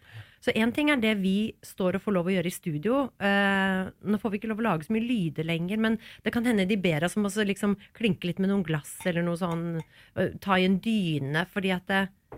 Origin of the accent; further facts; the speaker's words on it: Stavanger, Rogaland, Norway; accent: Stavanger dialect; Hadde vi vært i Stavanger nå, og gjort et intervju der, så hadde jeg snakket stavangersk.